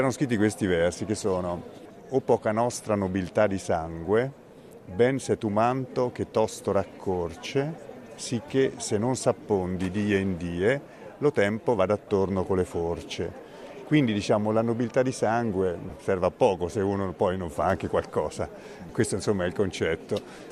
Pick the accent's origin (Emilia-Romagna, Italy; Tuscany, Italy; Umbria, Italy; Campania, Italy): Umbria, Italy; Perugia; io sono nato a Perugia, io sono perugino.